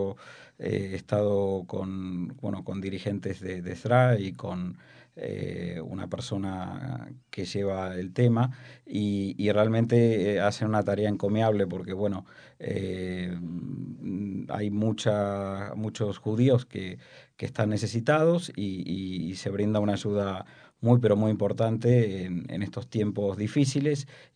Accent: Buenos Aires, Argentina; moved away as an adult; now in Spain; Mira, yo he llegado a España en el año 2002. Uh-huh. Efectivamente, soy argentino, nacido en Buenos Aires.

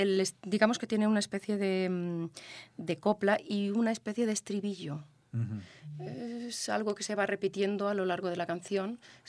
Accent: Valencia, Valencian Community, Spain; parte de Valencia, que es mi tierra natal

